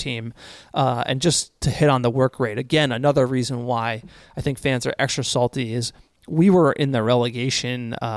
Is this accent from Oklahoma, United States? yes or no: no; New Jersey, United States; I'm a New York Giants fan as well, obviously growing up in New Jersey